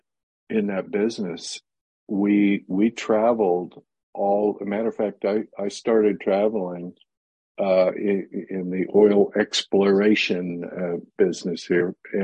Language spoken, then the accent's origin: English; Oregon, United States; I'm from the West Coast, from Oregon originally.